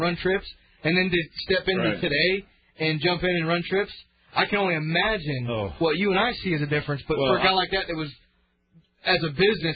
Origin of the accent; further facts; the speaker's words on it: Apollo Beach, Florida, United States; I mean, I grew up in Apollo Beach, you know, I know you grew up down there too.